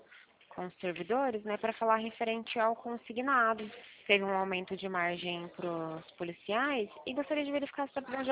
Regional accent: Santa Rosa de Viterbo, São Paulo, Brazil; Eu trabalho em Pirassununga, mas eu sou de Santa Rosa de Viterbo mesmo, sabe? Eu morei aí muito tempo.

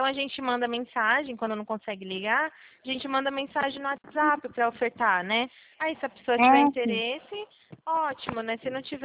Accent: Itu, São Paulo, Brazil; Sou de Itu.

